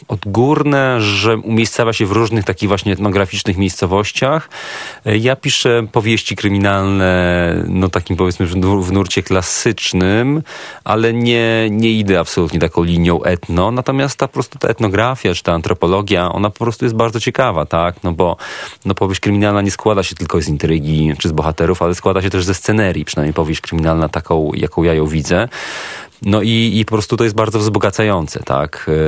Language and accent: Polish; Beskid Niski, Poland; mniej więcej połowę mojego dzieciństwa spędziłem w Beskidzie Niskim, w różnych miejscowościach, normalnie, regularnie chodząc tam do szkół